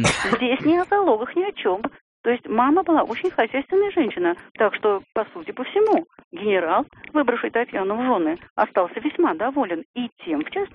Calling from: Moscow, Russia; Я из Москвы.

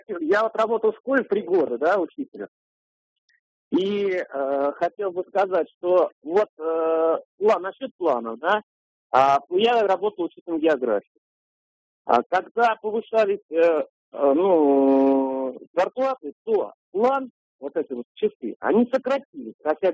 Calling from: Penza, Penza Oblast, Russia; А я вот из Пензы

